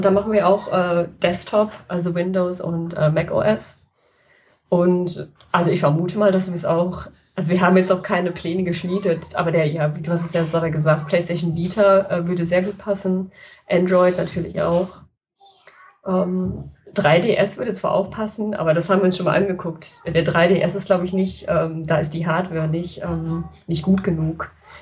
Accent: North Rhine-Westphalia, Germany; Also ich komme aus dem Ruhrgebiet.

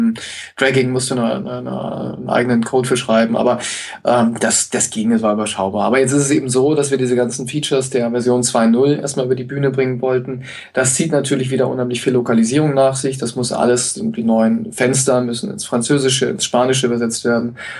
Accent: Cologne, North Rhine-Westphalia, Germany; born there; hat mich auch gefreut, als gebürtigen Kölner.

